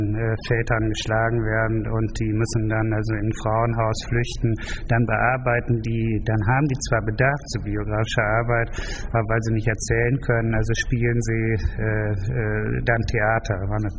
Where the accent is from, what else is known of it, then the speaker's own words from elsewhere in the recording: Germany; accent: German; Nur ich wurde natürlich in England oder Amerika als Deutscher behandelt. Wenn ich den Mund aufmachte, man meinen starken deutschen Akzent hörte